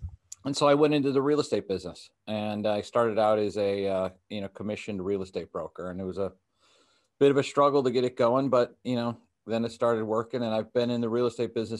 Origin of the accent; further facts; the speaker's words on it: Chicago, Illinois, United States; I grew up in the Chicago area and, 1960s, 1970s, and graduated from high school in the 1980s.